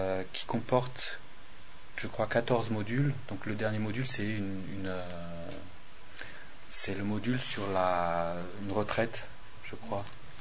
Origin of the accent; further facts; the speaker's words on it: Paris, Île-de-France, France; Je suis d'origine française, j'ai grandi à Paris